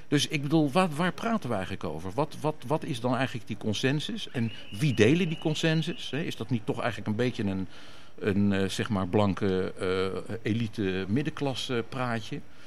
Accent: Netherlands; We zitten nu al in de derde generatie, geboren en getogen in Nederland.

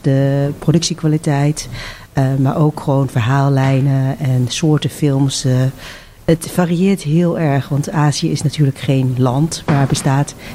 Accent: Netherlands; omdat ik zelf uit Nederland kom en hier ben geboren, getogen

